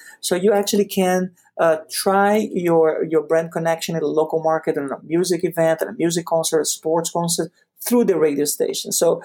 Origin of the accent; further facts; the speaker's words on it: Rio de Janeiro, Brazil; I came from back in Brazil when I was born and raised in Rio. I came from a radio family.